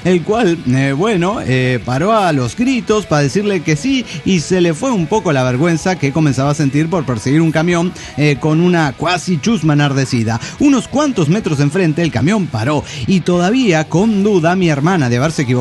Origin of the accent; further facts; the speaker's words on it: Culiacán, Sinaloa, Mexico; de Culichi.